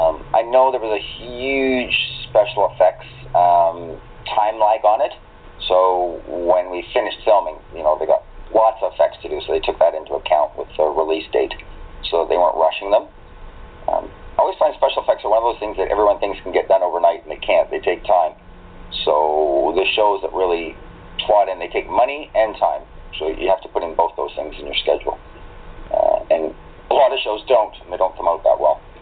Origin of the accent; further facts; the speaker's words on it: Canada; I'm just Canadian